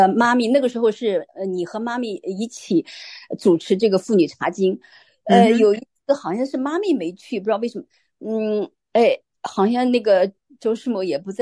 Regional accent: China; born there; 我们出生在大陆的这些人呢

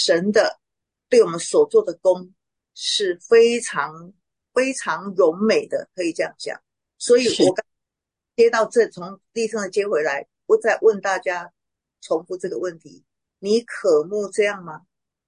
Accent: Taiwan; 因为我是台湾人，所以一副中国脸

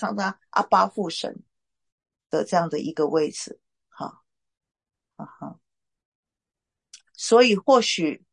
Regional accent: Taiwan; 就有点像我们台湾人的那种拜偶像的心态了

